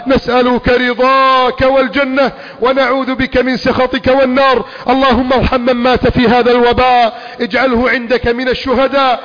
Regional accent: Egypt; بلدنا مصر

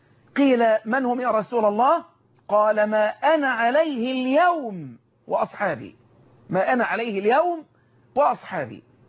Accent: Egypt; وان يحفظ علينا بلدنا مصر،

